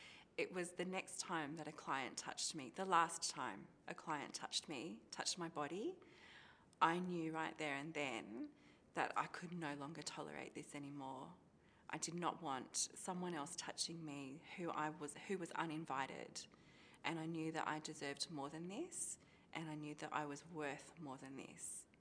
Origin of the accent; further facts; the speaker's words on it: Sydney, New South Wales, Australia; I'm from Sydney, Australia.